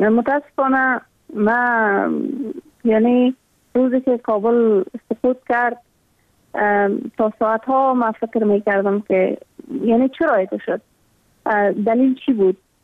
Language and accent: Persian; Afghanistan; born or raised there